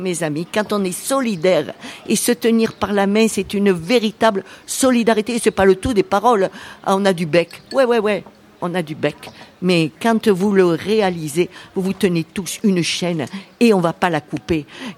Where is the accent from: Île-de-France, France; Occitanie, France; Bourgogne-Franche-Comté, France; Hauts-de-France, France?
Occitanie, France; Vauvert; moi qui suis dans l'illégalité depuis le XVIe siècle, parce que je suis de Vauvert